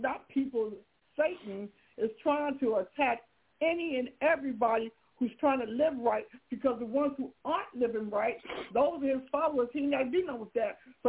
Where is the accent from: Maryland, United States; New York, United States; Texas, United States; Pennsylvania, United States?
Maryland, United States; Baltimore; I know I'm from Baltimore and everybody know how they be gang banging and how they be doing it in Baltimore.